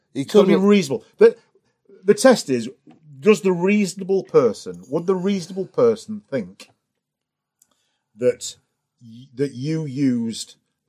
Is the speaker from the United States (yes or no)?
no; United Kingdom; well, of course, I'm British. In Britain, we don't tend to have guns.